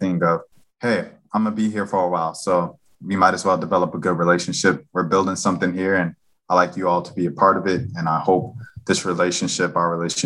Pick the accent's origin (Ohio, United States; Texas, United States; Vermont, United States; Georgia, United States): Georgia, United States; Atlanta; And I'm from Atlanta.